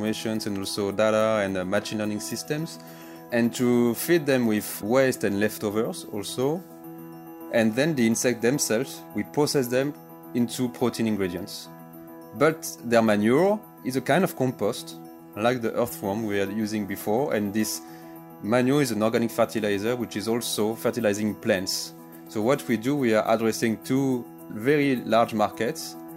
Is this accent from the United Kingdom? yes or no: no; French Alps, France; English is a second language; I've been really passionate by nature since I am a very little boy. I grew up in the French Alps, in the mountains, in the lakes